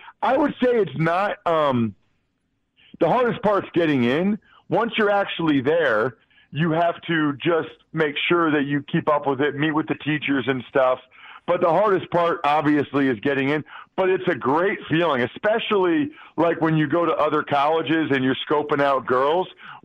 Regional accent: Pennsylvania, United States; where I grew up in Pennsylvania, legitimately, all I ever wanted to do was play football for Penn State.

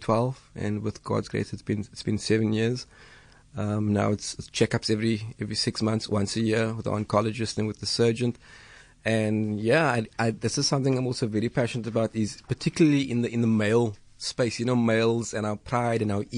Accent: Athlone, Western Cape, South Africa; I used to do volunteer work back in the 90s in my hometown, Athlone.

